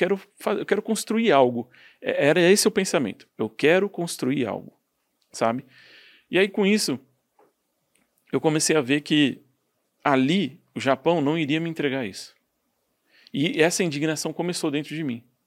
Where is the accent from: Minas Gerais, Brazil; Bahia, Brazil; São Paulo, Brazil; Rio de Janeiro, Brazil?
São Paulo, Brazil; São José do Rio Preto; moved away as an adult; nasci em São Paulo, eu lá pelos 8, 9 anos mudei para São José do Rio Preto, aí ali eu cresci em São José do Rio Preto, passei minha adolescência, juventude, tudo por lá